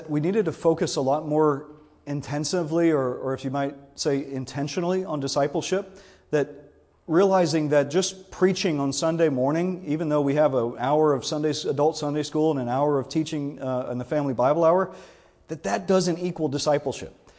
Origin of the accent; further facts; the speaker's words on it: Louisiana, United States; I'm a Cajun. I'm from South Louisiana.